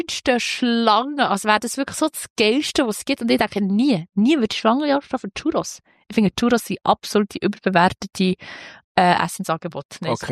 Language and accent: German; Switzerland; bei uns in der Schweiz